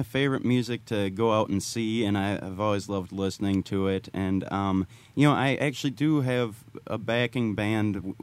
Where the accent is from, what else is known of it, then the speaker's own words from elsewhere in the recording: Brainerd, Minnesota, United States; also born or lived in Twin Cities; I was born in the Twin Cities and mm-hmm. spent most of my life in the Brainerd area.